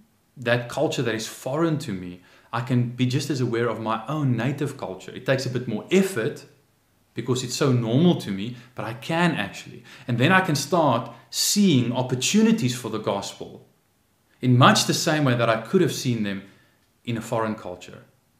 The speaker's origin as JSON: {"language": "English", "country": "South Africa", "said": "even though I'm a South African citizen"}